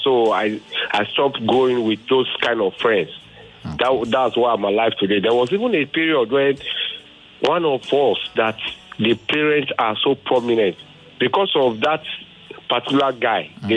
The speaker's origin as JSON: {"language": "English", "town": "Benin City", "region": "Edo", "country": "Nigeria", "tie": "born or raised there", "said": "you know I told you I grew up in Benin."}